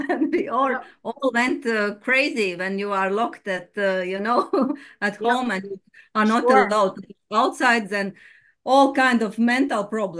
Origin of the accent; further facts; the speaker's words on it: Latvia; English is a second language; moved away; And for us, this is something new because originally we come from Latvia, but the English school for us is something a little bit different, I say, yes.